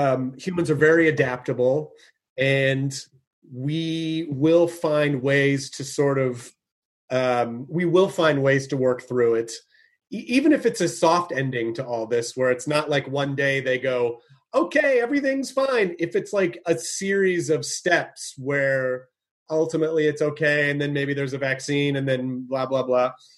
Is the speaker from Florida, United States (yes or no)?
no; Louisville, Kentucky, United States; born there; Yeah, I was born in Louisville.